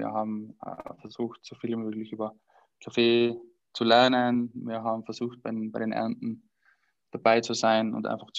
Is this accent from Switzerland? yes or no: no; Styria, Austria; Es ist wie bei uns in der Steiermark, wenn man durch die Weinberge fährt.